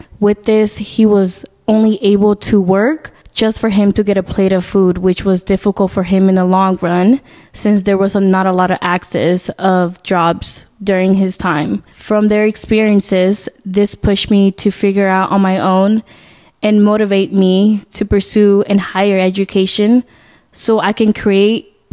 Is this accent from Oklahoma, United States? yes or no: no; California, United States; I grew up here in Marin County, California. My parents are from a small town in Guatemala called Las Cruces, Sija.